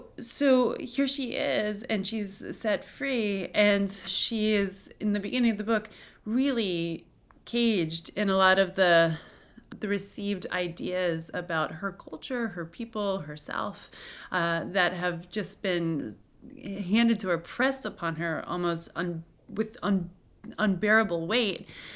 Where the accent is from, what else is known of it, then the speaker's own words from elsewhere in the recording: Cooperstown, New York, United States; I'm from Cooperstown, New York. James Fenimore Cooper is our first frontier great novelist in America.